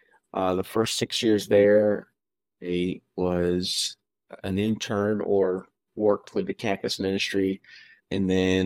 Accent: Oceanside, California, United States; I grew up in California, Oceanside, California, for 30 years.

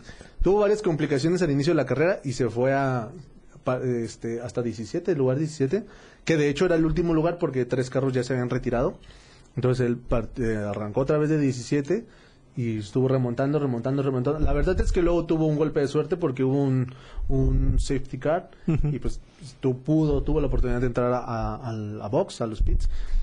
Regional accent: Tonalá, Jalisco, Mexico; Sí, pero no soy de esa región de Tonalá. Soy del centro.

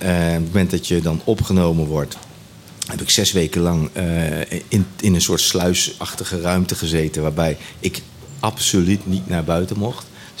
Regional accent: Nijmegen, Gelderland, Netherlands; ik kom uit Nijmegen.

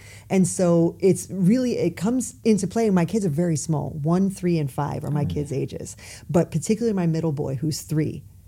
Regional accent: United States; because I'm American. I grew up in a traditional American home

